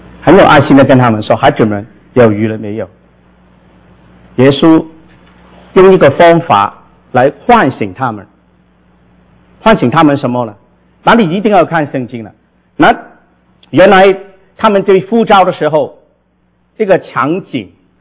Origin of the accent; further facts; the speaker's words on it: Guangdong, China; 所以怪不得我们广东人很喜欢吃活的鱼哈